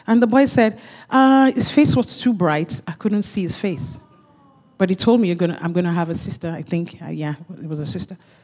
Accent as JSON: {"language": "English", "country": "Nigeria", "lives_now": "Canada", "said": "I'm originally from Nigeria."}